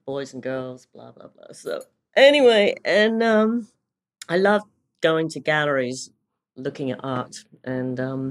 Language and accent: English; London, United Kingdom; Well, I grew up in London, in North London